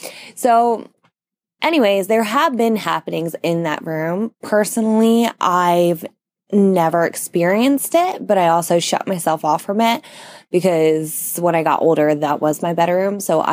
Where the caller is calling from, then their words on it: Florida, United States; I'm calling from Central Florida.